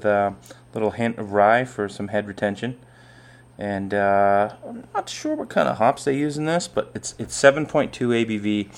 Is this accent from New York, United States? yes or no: no; Boston, Massachusetts, United States; I'm your host this week … from Boston, coming to you live from Las Vegas.